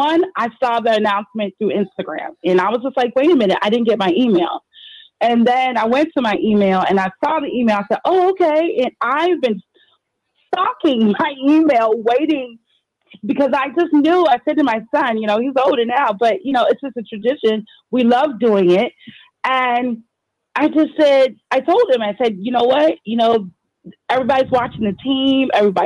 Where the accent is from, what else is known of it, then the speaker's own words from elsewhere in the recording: Fredericksburg, Virginia, United States; I come from Fredericksburg, Virginia, so it's a nice little trek for us to get up there.